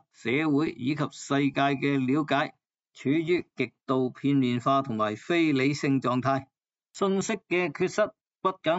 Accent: Guangdong, China; 即是我们广东人的一句说话

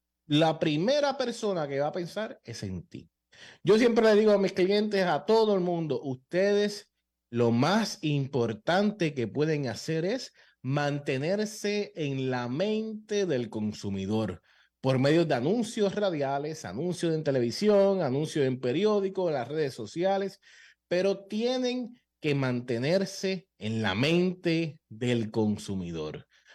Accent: Puerto Rico

